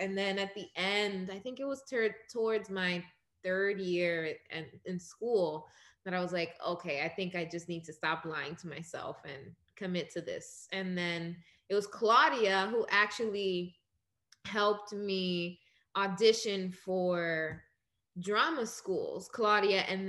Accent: Queens, New York, United States; also born or lived in Brooklyn / Dominican Republic; I was born in Brooklyn, but we ended up, you know, we moved back and forth from New York to Dominican Republic. That's where my family's from. We ended up in Queens.

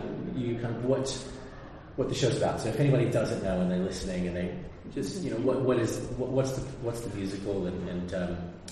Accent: United States; Yeah. I'm American. I grew up with, you know, playing American football, cheerleading, sort of big part of it.

